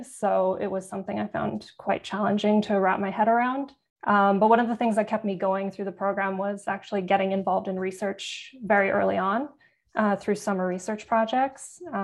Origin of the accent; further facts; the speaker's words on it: Calgary, Alberta, Canada; I grew up in Calgary, at least since I was 10 years old. So I did my undergrad here.